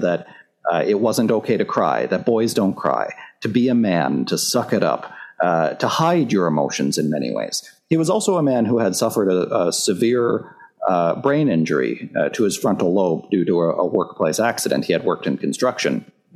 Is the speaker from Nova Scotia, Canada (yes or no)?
yes; Cape Breton, Nova Scotia, Canada; So growing up in Cape Breton, Nova Scotia, you know, it's not a place where people normally talk about mental health or mental illness.